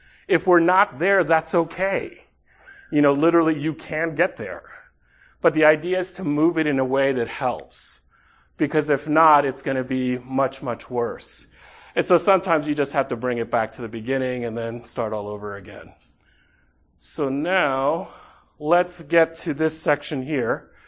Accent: Manhattan, New York, United States; accent: Dominican; Except I was born in this country, so it would always be strange to them that I was raised in Manhattan but have a Dominican accent, right?

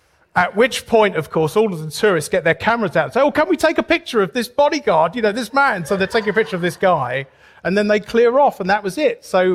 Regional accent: United Kingdom; One of the standard things that I'm asked as a British person, because you have to realize that for many people, I'm the only British person that they will ever know

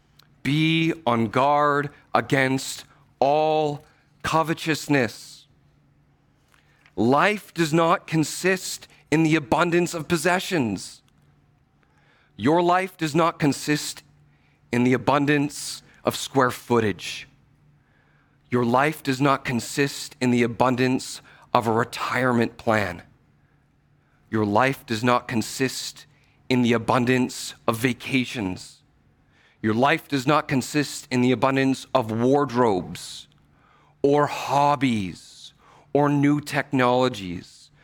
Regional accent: Stouffville, Ontario, Canada; I grew up in Stouffville, went to school for university in Virginia.

